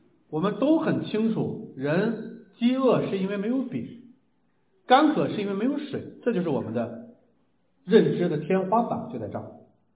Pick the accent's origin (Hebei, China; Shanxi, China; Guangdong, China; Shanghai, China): Shanxi, China; 尤其是华北黄河流域的人，我老家那一块的，那是最最苦难深重的一群人